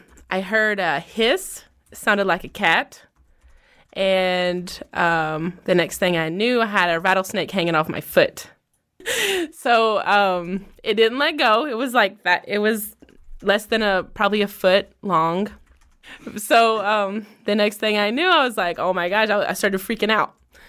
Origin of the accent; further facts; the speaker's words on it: Bristol, Virginia, United States; now in El Paso, United States; I'm originally from Bristol, Virginia.